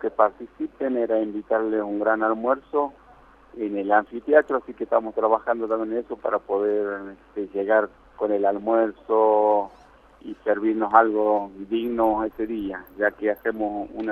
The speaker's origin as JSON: {"language": "Spanish", "town": "Humahuaca", "region": "Jujuy", "country": "Argentina", "said": "desde mi Humahuaca querida. Yo soy de Calete, amo mi tierra, amo Humahuaca, Jujuy."}